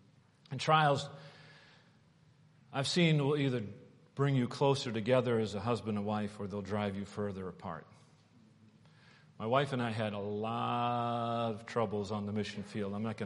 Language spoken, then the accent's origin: English; New England, United States; And I grew up in New England, and it would get cold.